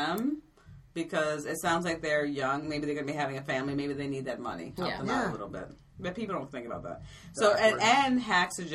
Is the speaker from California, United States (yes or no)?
no; Maryland, United States; This has got to be I'm from the Eastern Shore. This clearly sounds like a Western Shore provision.